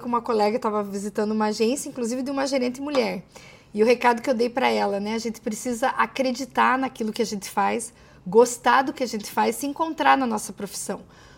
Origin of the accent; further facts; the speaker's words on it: Castro, Paraná, Brazil; no município de Castro, qual eu sou natural. Eu trabalhava aqui em Ponta Grossa e fui convidada a retornar à minha cidade natal.